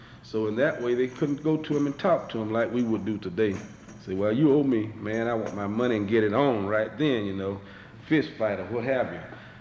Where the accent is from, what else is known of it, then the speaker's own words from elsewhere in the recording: Georgia, United States; now in Brunswick, United States; But I'm originally from Southwest Georgia and moved to Southeast Georgia with Brunswick, Georgia.